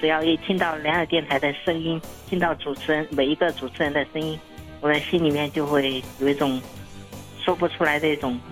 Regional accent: Xingyi, Guizhou, China; 我是来自贵州兴义，我是出生于1988年，今年32岁。

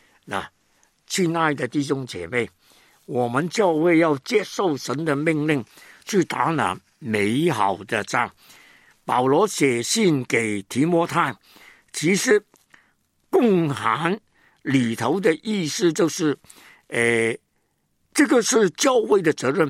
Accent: China; 他是英国人，根本与我们中国人无关。

